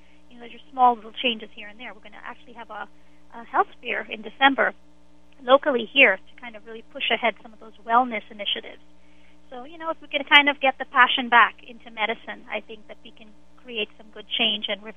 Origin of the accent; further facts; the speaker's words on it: Trinidad & Tobago; You know, I'm from Trinidad. We had absolutely everything fresh. We picked our fruits from our backyard.